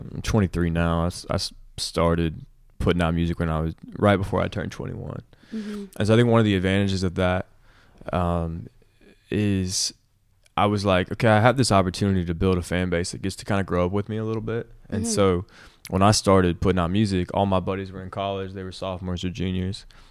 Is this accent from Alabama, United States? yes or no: no; Nashville, Tennessee, United States; we played in Nashville, which is my hometown.